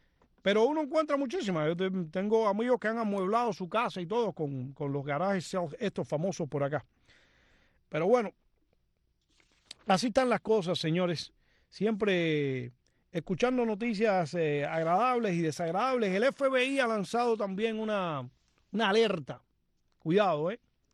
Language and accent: Spanish; Cuba; moved away; Hasta dónde, hace 25 años que salí de Cuba, pero los televisores en Cuba eran, y eran enormes